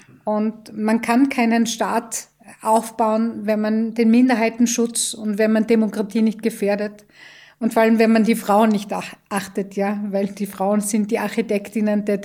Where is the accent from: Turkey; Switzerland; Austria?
Austria; Tyrol; Heimat ist für mich der Ort, wo ich meine Kindheitserinnerungen habe und das ist für mich definitiv Tirol.